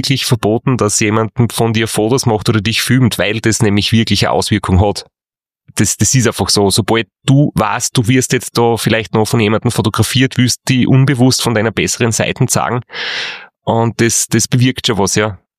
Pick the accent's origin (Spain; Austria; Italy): Austria; es wird oft gesagt, dass unser österreichischer Dialekt halt sehr, sehr lustig ist oder sehr, sehr gut gefunden wird und dass wir bitte ja nicht Hochdeutsch reden sollten und das ist halt so ein klassischer Österreicher.